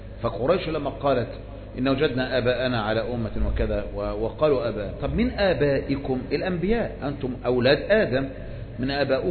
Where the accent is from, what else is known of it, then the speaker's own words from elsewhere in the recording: Egypt; إحنا مصريين عندنا عادة لما نقول